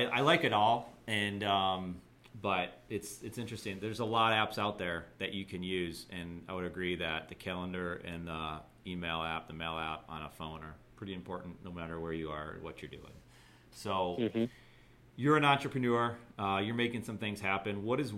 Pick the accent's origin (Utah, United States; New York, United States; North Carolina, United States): New York, United States; Buffalo; and I'm from Buffalo, New York.